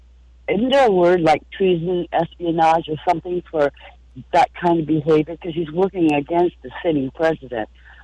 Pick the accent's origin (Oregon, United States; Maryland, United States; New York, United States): Oregon, United States; I mean, I grew up here mainly in Oregon, and, you know, I remember better times.